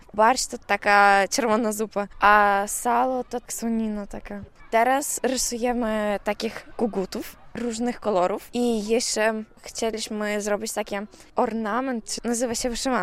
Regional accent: Ukraine; Polish is a second language; now in Poland; przyjechałam z Ukrainy. Chcę pokazać ukraińską kulturę i jak my jesteśmy podobnie do siebie.

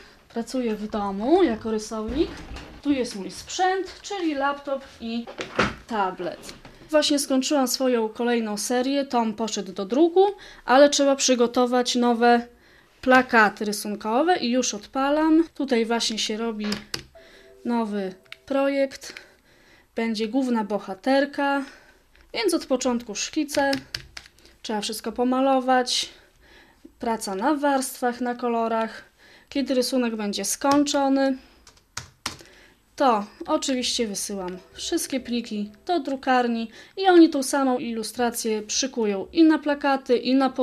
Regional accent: Sokółka, Podlaskie Voivodeship, Poland; also born or lived in Wrocław; Pochodzę z Sokółki i właśnie tam rozpoczęła się moja przygoda z komiksem, ponieważ byłam jeszcze w liceum

